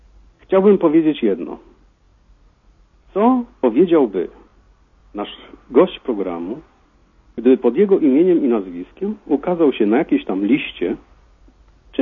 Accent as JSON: {"language": "Polish", "town": "Gdańsk", "region": "Pomeranian Voivodeship", "country": "Poland", "tie": "born or raised there", "lives_now": "Berlin, Germany", "said": "bo jestem gdańszczaninem urodzonym."}